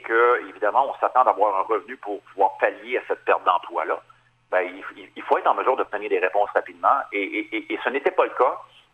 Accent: Quebec, Canada; chez nous, en Gaspésie, dans l'Est du Québec

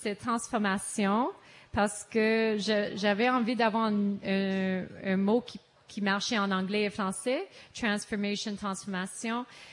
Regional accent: Toronto, Ontario, Canada; first language English; French is a second language; also born or lived in United States; on avait grandi à parler anglais parce que j'ai grandi à Toronto, puis après ça, les États-Unis. Ma famille, maintenant, ils sont à Hawaii. Mais moi, j'ai décidé de tourner à Canada quand j'avais 18 ans.

